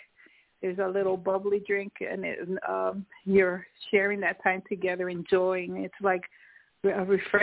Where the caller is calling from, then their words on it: Ohio, United States; I'm calling from Ohio.